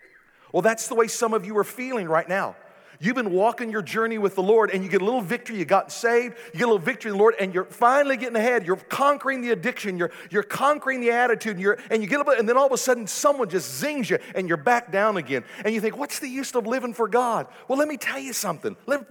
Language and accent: English; Garden City, Kansas, United States; I was raised in Garden City, Kansas. I love Garden City, Kansas.